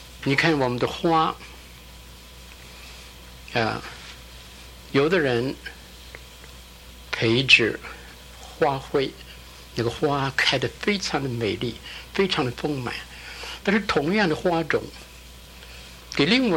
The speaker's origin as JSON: {"language": "Chinese", "town": "Qingdao", "region": "Shandong", "country": "China", "tie": "born or raised there", "said": "自己18岁信主，那个时候中国和日本在打仗，我的家乡是山东，我住在青岛， 我的母亲呢，我的父亲早过世了，我的母亲带了我的姐姐妹妹和我逃难离开家乡往内地去。"}